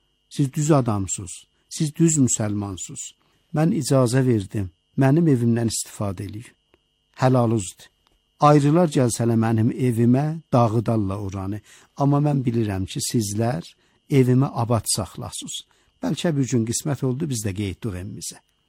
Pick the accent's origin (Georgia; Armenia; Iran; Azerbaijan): Iran; Dedik, biz İranlıyıq.